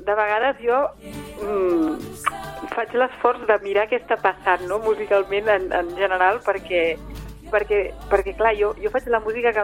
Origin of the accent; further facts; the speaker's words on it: Vilassar de Mar, Catalonia, Spain; Vilassar de Mar.